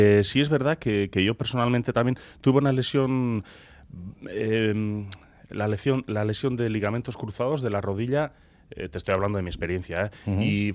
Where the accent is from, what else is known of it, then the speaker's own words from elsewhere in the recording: Leitza, Navarre, Spain; Y sí es verdad que en mi pueblo, en Leitza, se vive, yo creo que diría en general en Euskal Herria, pero en Leitza particularmente también se vive mucho el deporte